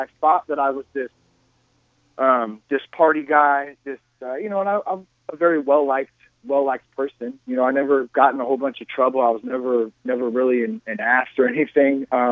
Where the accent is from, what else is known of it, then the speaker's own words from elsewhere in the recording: California, United States; I'm from Northern California, so I mean, I'm California to the fullest, born and raised here.